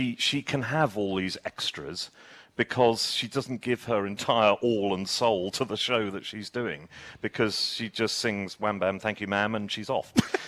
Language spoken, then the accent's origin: English; United Kingdom; I'm British, work mostly in continental Europe.